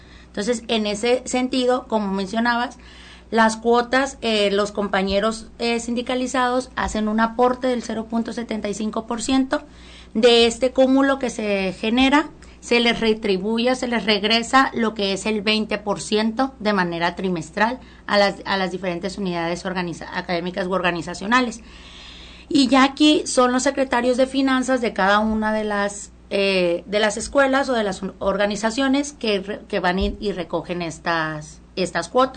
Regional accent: Mazatlán, Sinaloa, Mexico; hasta los mazatlecos ya, que son los de mi tierra, ya andamos por allá

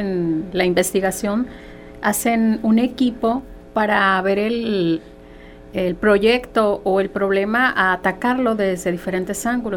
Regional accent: Mexico; nuestra condición como mexicanos, en nuestra raza, se pudiera decir de bronce

